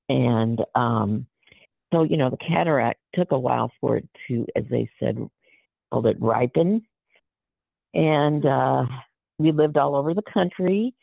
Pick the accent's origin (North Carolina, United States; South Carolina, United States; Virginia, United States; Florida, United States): Virginia, United States; Richmond; born there; also born or lived in Minneapolis / San Antonio / Dayton / Des Moines; I was born in Richmond, Virginia